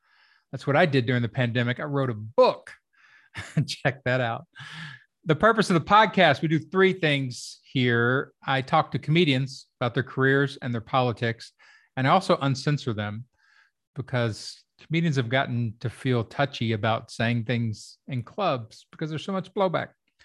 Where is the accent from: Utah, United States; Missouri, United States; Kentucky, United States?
Kentucky, United States; I'm from Kentucky. I've seen a lot of these nomenclatures being stolen and ruined.